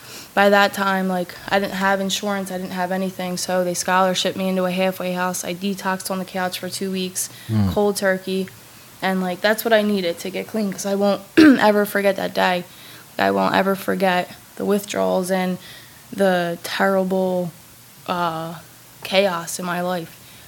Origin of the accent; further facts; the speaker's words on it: New Jersey, United States; Oh, by the way, I'm from Jersey.